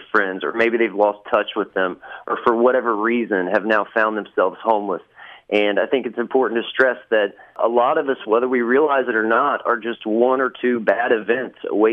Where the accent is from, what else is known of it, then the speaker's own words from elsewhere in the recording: Williamsburg, Ohio, United States; now in Madisonville, United States; walking to my hometown, my childhood hometown of Williamsburg, Ohio